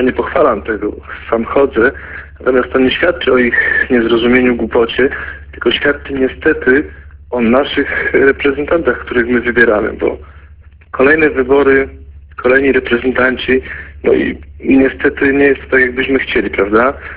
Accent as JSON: {"language": "Polish", "town": "Kraków", "region": "Lesser Poland", "country": "Poland", "said": "ja akurat pochodzę z rejonu Nowej Huty w Krakowie, to tutaj jestem spokojny o wyniki wyborcze."}